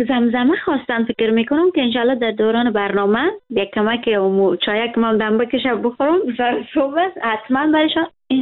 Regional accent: Herat, Afghanistan; moved away; من افغان هستم و کل افغانستان دوست دارم. خب من از هرات هستم. از کجای هرات خو میمانم؟ من از هرات هستم، اونتا برای من هیچ فرق نمی کنه. کل افغانستان برای من جای من است، زادگاه من است

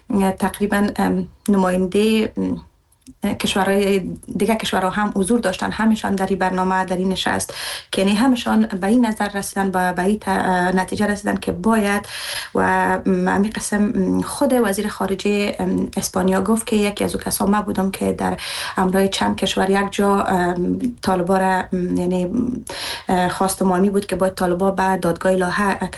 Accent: Afghanistan; moved away; ما زنان افغانستان و که در بیرون از افغانستان هستیم

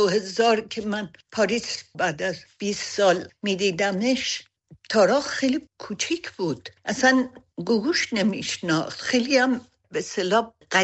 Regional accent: Iran; moved away; از وقتی که از ایران اومدم بیرون

